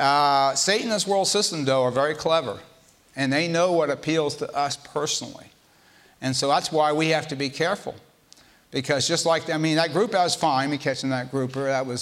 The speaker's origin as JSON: {"language": "English", "town": "Miami", "region": "Florida", "country": "United States", "tie": "born or raised there", "moved": "as an adult", "said": "I'm from Florida originally. I think a lot of you know that. Grew up there. Until I went into the Navy. We lived in Miami when I was a child. We went to the Florida Keys"}